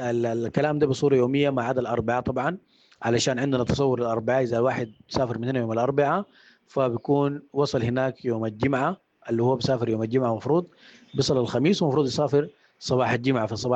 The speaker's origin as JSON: {"language": "Arabic", "country": "Sudan", "said": "نحن كشعب سوداني"}